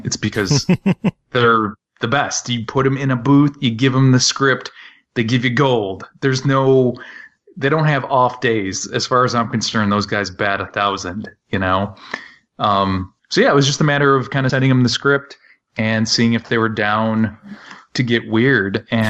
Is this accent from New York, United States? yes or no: yes; Buffalo, New York, United States; I'm from Buffalo, New York.